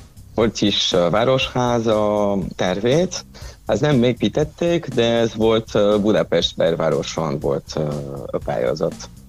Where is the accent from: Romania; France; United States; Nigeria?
France; Hauts-de-France; Hungarian is a second language; moved away as an adult; now in Hungary; Igen, akkor északi Franciaországból jöttem. Kisvárosból, Saint-Quentin-en-Yvelines, ez a Belgium határnál. És tanultam építészetet északi Franciaországban is, Lille-ben